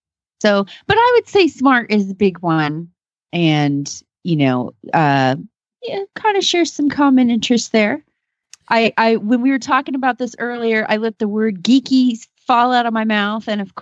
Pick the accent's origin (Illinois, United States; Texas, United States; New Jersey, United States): Texas, United States; Kemp; from Kemp, Texas